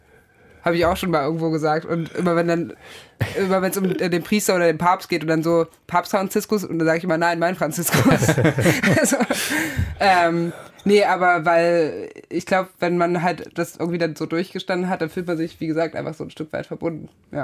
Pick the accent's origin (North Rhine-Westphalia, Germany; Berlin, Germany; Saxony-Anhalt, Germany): Saxony-Anhalt, Germany; Magdeburg; Nee, ich komme ja aus Magdeburg